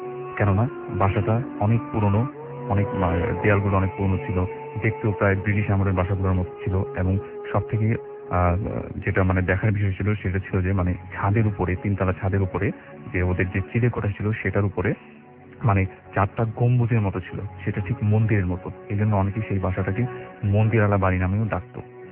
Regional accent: Dhaka, Dhaka Division, Bangladesh; পুরান ঢাকা থেকে এসেছি।

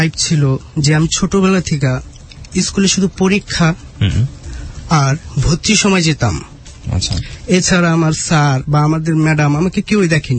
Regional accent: Dhaka, Dhaka Division, Bangladesh; born there; আমি আমার জন্ম ঢাকা যাত্রাবাড়ি

